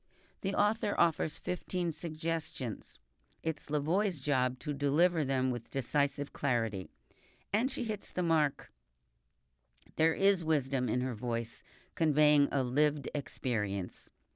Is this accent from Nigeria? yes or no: no; Ireland; I'm Irish, and I'm a ham.